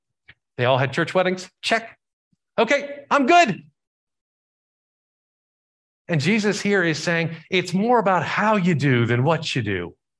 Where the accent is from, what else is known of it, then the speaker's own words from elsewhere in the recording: the South, United States; Growing up in the South, there are a lot of jokes about different religious groups.